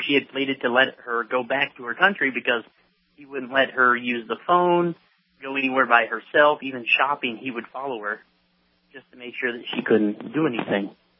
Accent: United States; So I'm an American, but I'm married to an illegal immigrant.

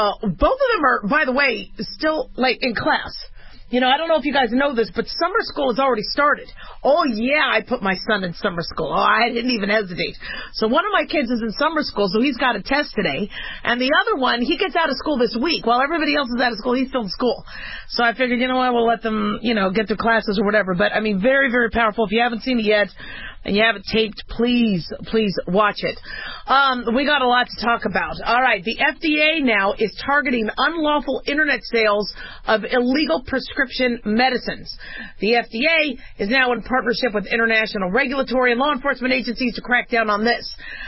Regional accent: Phoenix, Arizona, United States; also born or lived in Las Vegas; I grew up in Phoenix and I grew up in Vegas, so I know that you wait to let the hose run out a little bit

